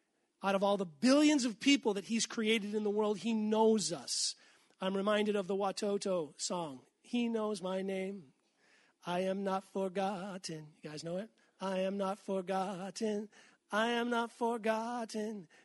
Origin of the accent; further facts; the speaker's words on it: Massachusetts, United States; because, you know, I'm from Massachusetts. I live less than an hour away from Foxborough.